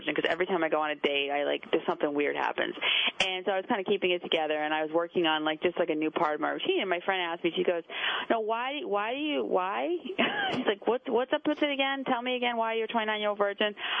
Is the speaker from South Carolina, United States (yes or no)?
no; Cranston, Rhode Island, United States; now in New York, United States; I'm from Cranston, Rhode Island, but I live in New York, New York.